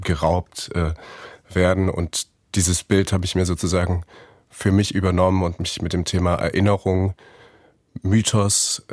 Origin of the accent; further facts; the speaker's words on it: Dresden, Saxony, Germany; mich mit meiner eigenen Geschichte und Bezügen zu meiner Heimatstadt Dresden auseinanderzusetzen.